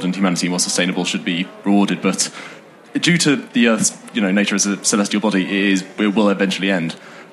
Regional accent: Bishop's Stortford, East of England, United Kingdom; I'm from Bishop Stortford.

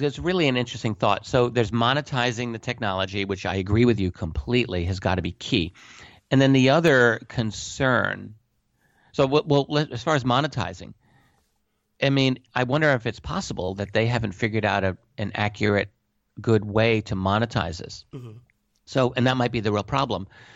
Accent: United States; I mean, I'm an American. I love America. I study American history every day.

